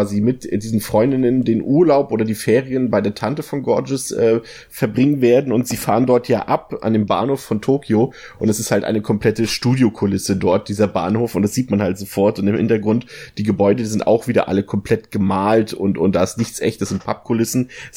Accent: East Germany, Germany; aber ich komme ja aus dem Osten

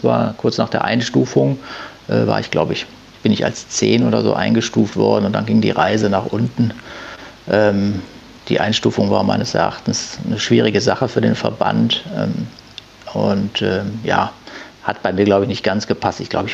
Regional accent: Düsseldorf, North Rhine-Westphalia, Germany; now in Haan, Germany; Gebürtig bin ich Düsseldorfer, bin mit meiner Familie dann nach Hahn rausgezogen

